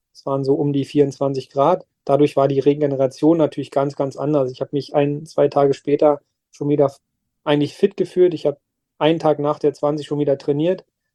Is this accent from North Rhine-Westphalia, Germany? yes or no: no; Werder, Brandenburg, Germany; wenn nicht so viele Leute aus meiner Heimatstadt Werder da gewesen wären